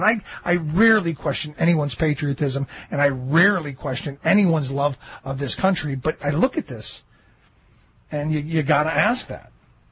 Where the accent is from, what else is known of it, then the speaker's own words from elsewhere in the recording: United States; Because I'm an American. I live in Pennsylvania, but first and foremost, I am an American.